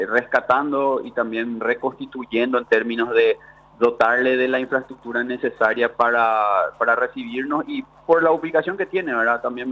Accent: Asunción, Paraguay; nuestros orígenes como sociedad paraguaya, asuncena, está ligada a lo que ocurrió en estos espacios

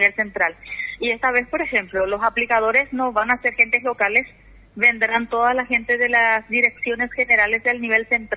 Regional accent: Villa del Rosario, San Pedro, Paraguay; Yo soy de Villa Rosario, estuve allí como supervisora pedagógica

